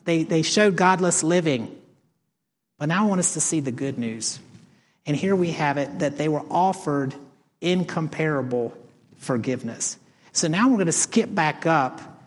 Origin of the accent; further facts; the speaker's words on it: Virginia, United States; now in Florida, United States; I'm like from Virginia. It's like, oh, this is really Florida-like.